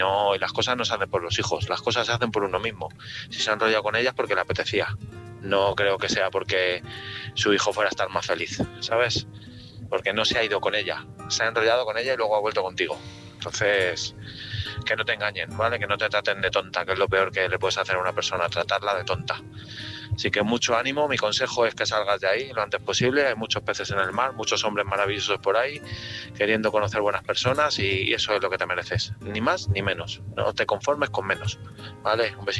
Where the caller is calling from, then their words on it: Madrid, Community of Madrid, Spain; de Madrid.